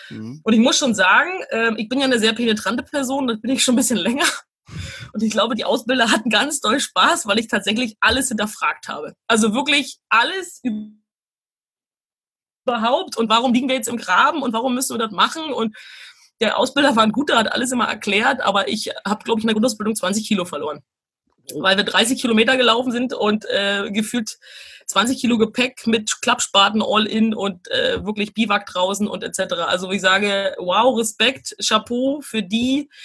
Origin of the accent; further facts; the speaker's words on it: Brandenburg, Germany; Also, ich bin aus Brandenburg, muss man sagen. Und da ist nicht viel los, außer dass wir Wölfe haben.